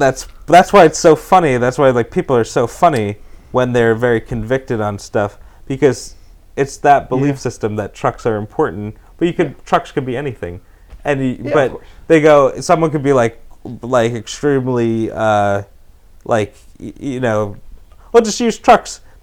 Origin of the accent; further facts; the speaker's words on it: New York, United States; the Knicks, because I'm from New York. I grew up in the 90s, they're great